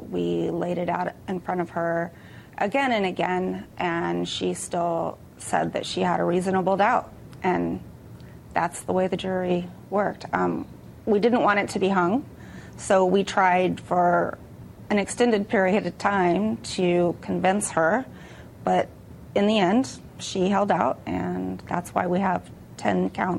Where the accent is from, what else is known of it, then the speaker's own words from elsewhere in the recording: United States; I am an American. I'm a citizen.